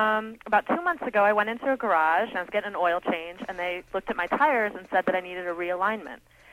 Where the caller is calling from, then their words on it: Charlevoix, Michigan, United States; I'm calling you from Horton Bay Llama Farm in Charlevoix, Michigan.